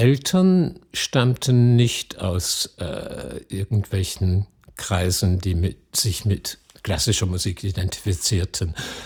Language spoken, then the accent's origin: German; North West England, United Kingdom; German is a second language; also born or lived in Scotland / Leeds; Dann sind wir, so sagen es die Schotten, ausgewandert nach Nordengland. Zunächst einmal nach Leeds. Kurz danach zogen wir in eine Stadt etwas nördlich von Liverpool an der Nordwestküste Englands namens Southport